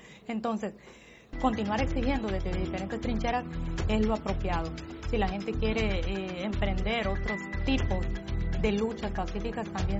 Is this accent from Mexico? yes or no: no; Honduras; lo que nos une como población, como hondureños, es el bienestar de nuestro país